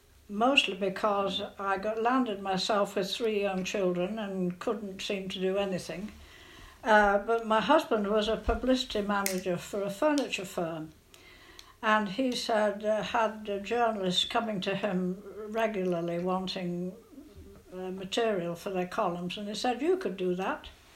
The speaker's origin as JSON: {"language": "English", "town": "Dover", "region": "South East England", "country": "United Kingdom", "tie": "born there", "said": "Well, I was born in Dover, just off the Channel Ferry."}